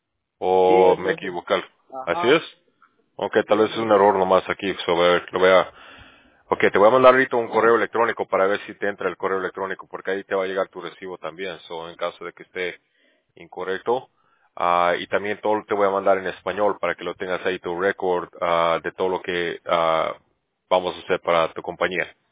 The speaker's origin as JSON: {"language": "Spanish", "country": "Bolivia", "said": "Ya, yo soy de Sudamérica. Yo soy de Bolivia."}